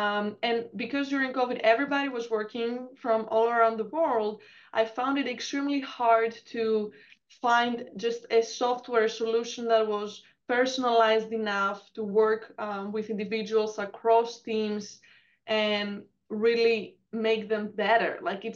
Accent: Greece; moved away as an adult; I came from Greece 8 years ago to pursue that.

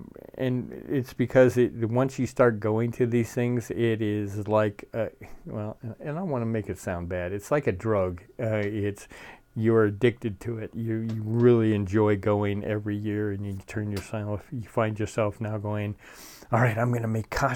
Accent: Nova Scotia, Canada; I'm from Nova Scotia, Canada. I've driven in snow quite often.

